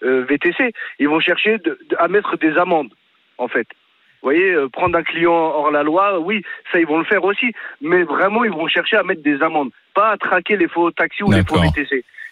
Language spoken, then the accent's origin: French; Algeria; Moi, je suis kabyle. Je suis algérien, je suis kabyle.